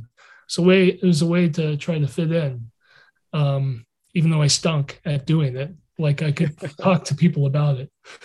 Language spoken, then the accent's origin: English; Portland, Oregon, United States; also born or lived in Montreal, Canada; I was born in Montreal. My parents immigrated from Europe. They met in Montreal. I was born in Montreal. When I was six, we moved to Portland, Oregon.